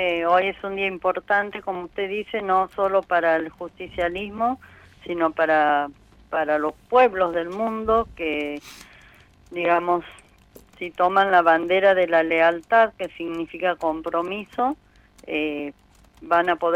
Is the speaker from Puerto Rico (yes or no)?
no; Argentina; como peronistas y como argentinos